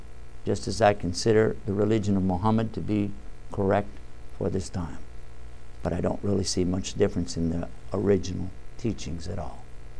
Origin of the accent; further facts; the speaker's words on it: Texas, United States; I'm from Texas. You know us Texans.